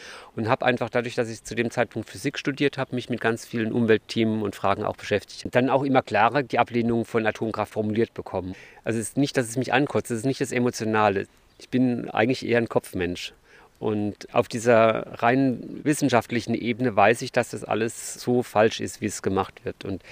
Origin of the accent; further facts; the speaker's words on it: Philippsburg, Baden-Württemberg, Germany; Philippsburg, da bin ich ja in Sichtweite davon aufgewachsen, das habe ich immer am Horizont gesehen.